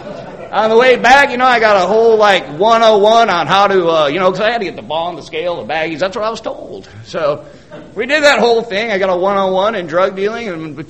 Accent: Quad Cities, Midwest, United States; I grew up in the Midwest, a couple hours from Chicago, a place called the Quad Cities.

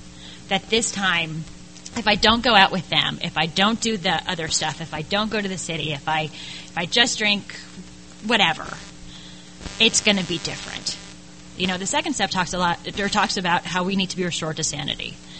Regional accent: New York, United States; I'm from a big Irish Catholic family. I grew up on the East Coast. I grew up right outside of New York.

